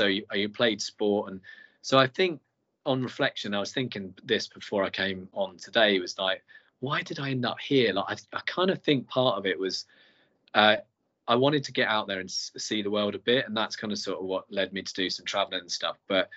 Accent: South East England, United Kingdom; So I'm from deepest, darkest Sussex, which is so East Sussex near Brighton, really.

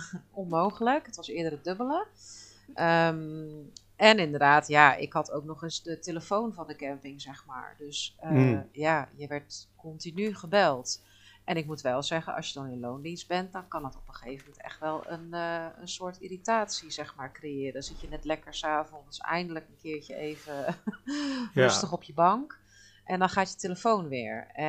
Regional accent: Netherlands; wij als Nederlander onze talen spreken, vaak, in ieder geval gewoon de Engelse taal. Dat is voor ons toch wel vaak een tweede taal

